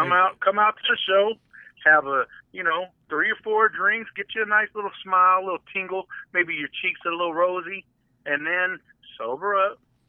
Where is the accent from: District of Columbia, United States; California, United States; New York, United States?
California, United States; Sacramento; I'm from originally from Sacramento. All my family's from there